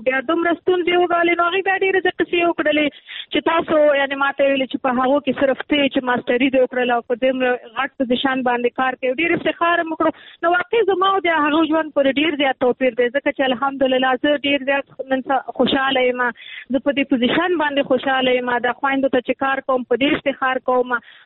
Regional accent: Nangarhar, Afghanistan; زه د ننګرهار یم

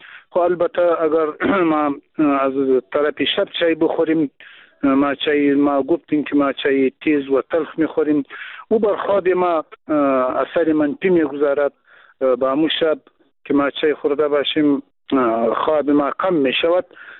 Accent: Afghanistan; first language Pashto; Persian is a second language; البته اگر چی ما هم همون زبان مادری ما پشتو هست و بازم بادری چند گفته میتانیم کم کم، اگر اشکال داشته باشد باید معذرت ما را بپذیرین.

